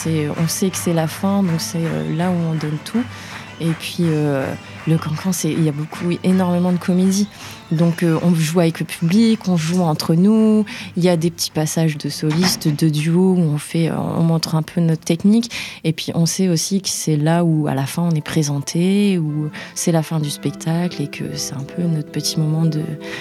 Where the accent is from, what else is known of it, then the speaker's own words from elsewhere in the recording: Lille, Hauts-de-France, France; De base, je suis lilloise. J'ai déménagé ici pour l'Élégance Cabaret.